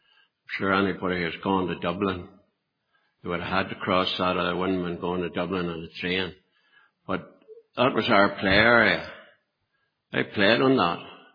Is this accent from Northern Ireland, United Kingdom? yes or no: yes; Northern Ireland, United Kingdom; I was brought up in South Armagh, about 2 miles from Ure and a mile from Bessbrook. I had 3 sisters, 2 brothers.